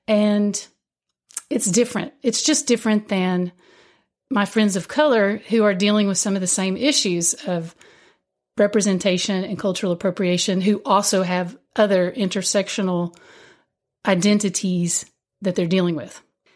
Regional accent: Kentucky, United States; I'm coming from the place of this is part of how I take back the narrative as an Appalachian, as a Kentuckian

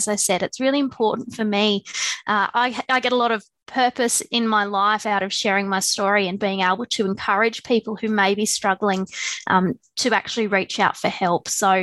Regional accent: Sydney, New South Wales, Australia; moved away as an adult; I grew up in Western Sydney, in not quite a rural area, but I always had some acreage. And when I was 19, I made the move down to Shepparton in Victoria.

